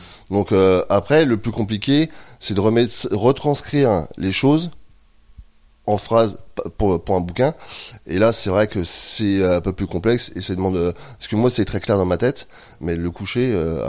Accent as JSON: {"language": "French", "town": "Épernay", "region": "Grand Est", "country": "France", "said": "ben moi je suis originaire de la Marne, d'Épernay plus précisément, capitale du Champagne comme tout le monde connaît"}